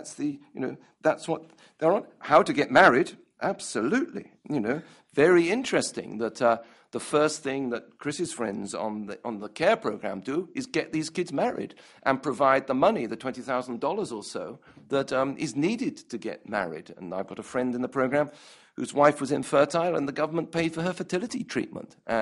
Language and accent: English; United Kingdom; I thought, as a Brit who was terribly upset about this great deal that America has done with Saudi Arabia